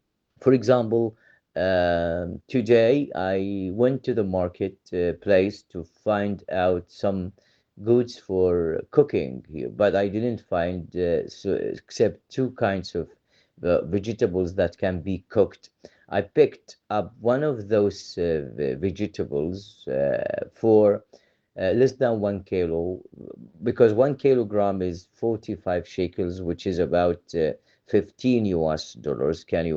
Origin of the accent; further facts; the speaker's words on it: Maghazi, Gaza Strip, Palestine; English is a second language; when there was an invasion into my hometown of Maghazi in central Gaza Strip.